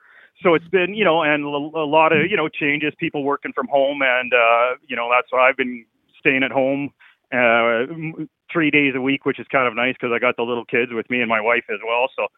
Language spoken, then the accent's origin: English; Saskatchewan, Canada; I'm from Saskatchewan, so my CFL team was the Saskatchewan Rough Riders.